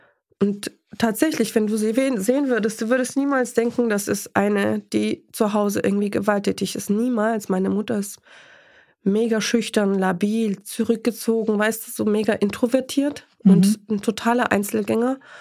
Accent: Poland; now in Germany; dankbar, dass wir so ein Leben haben hier in Deutschland, weil wir kommen aus Polen.

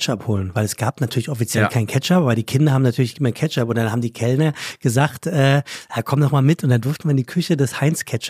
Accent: Hesse, Germany; ich komme ja aus dem Main-Taunus-Kreis.

